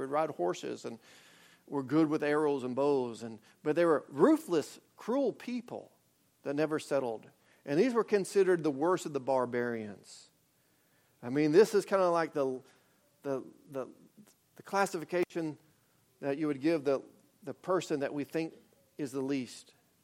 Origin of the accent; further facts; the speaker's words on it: Arkansas, United States; I didn't say I am a Arkansan, I'm an American, I'm a Razorback fan, I'm a father, I'm a son, I'm all these things.